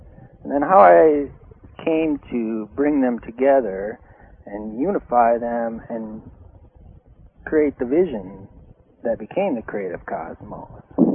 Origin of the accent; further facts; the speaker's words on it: Alpena, Michigan, United States; born there; So, I was born in Alpena, Michigan, which is way up towards the tip of the Lower Peninsula on the East Coast, on November 20th, 1973.